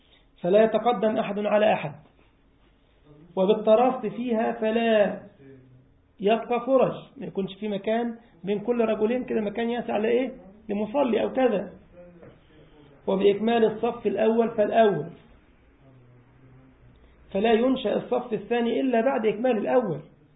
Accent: Egypt; كان عندي اسبوع دعوه في منطقه اسمها الويلي عندنا في مصر

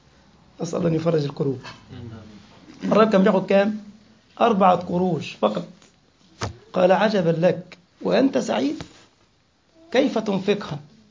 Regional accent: Egypt; طبعا كان قديما عندنا في مصر هي من المملكة القرش

